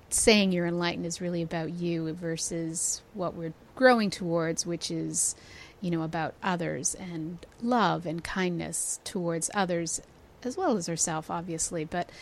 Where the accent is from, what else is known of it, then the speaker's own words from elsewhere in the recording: Toronto, Ontario, Canada; I'm from Toronto, so I don't have